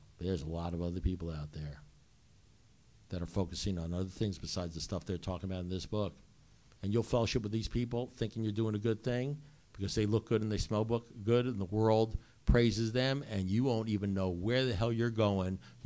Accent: New York, United States; I'm originally from New York and brought up in a family up in New York, Jewish kid, bar mitzvah, all that sort of stuff.

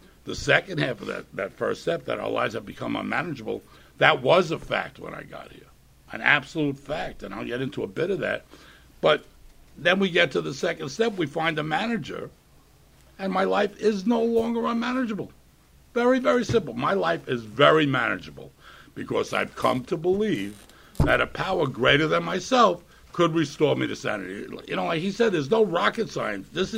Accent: New York, United States; I am from New York.

